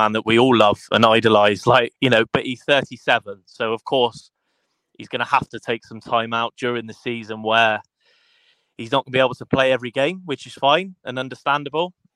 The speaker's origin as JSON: {"language": "English", "town": "Lea", "region": "East Midlands", "country": "United Kingdom", "tie": "born or raised there", "lives_now": "Bristol, United Kingdom", "said": "Yeah, I was born and bred in Lea, which was obviously a little village outside of Leicester, but due to family differences, I found myself residing down near Bristol."}